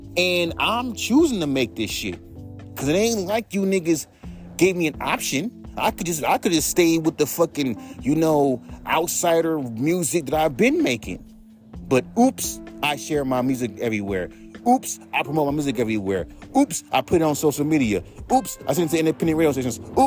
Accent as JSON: {"language": "English", "region": "California", "country": "United States", "tie": "born or raised there", "said": "I'm from the West Coast. We are known for having chill, laid-back fucking tones."}